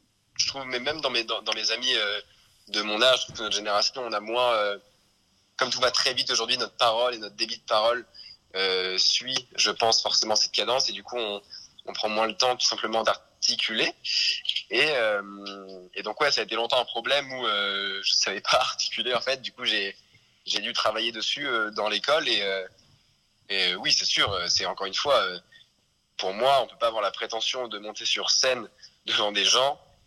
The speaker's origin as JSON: {"language": "French", "town": "Tours", "region": "Centre-Val de Loire", "country": "France", "said": "je viens de Tours."}